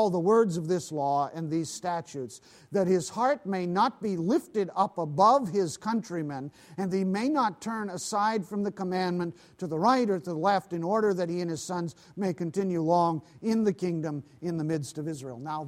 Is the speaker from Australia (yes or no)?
no; Pakistan; When I grew up in Pakistan, that was the big thing.